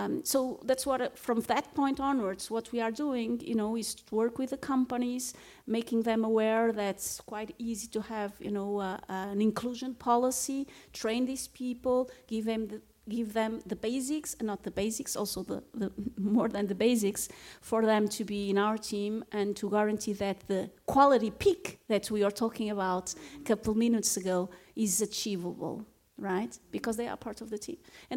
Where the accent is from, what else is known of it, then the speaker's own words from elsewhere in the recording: Porto, Porto District, Portugal; Well, I'm biased. I'm from Porto, so I'm biased.